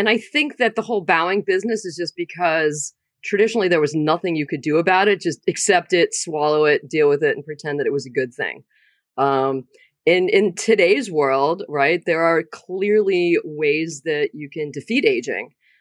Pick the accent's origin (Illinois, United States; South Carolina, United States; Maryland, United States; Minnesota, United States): Maryland, United States; So I'm from Maryland, but I went to college down at University of Miami.